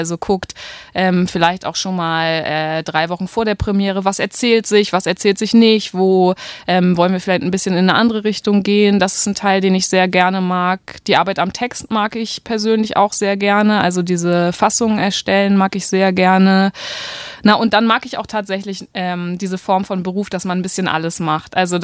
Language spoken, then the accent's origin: German; Hamburg, Germany; Ich bin in Hamburg aufgewachsen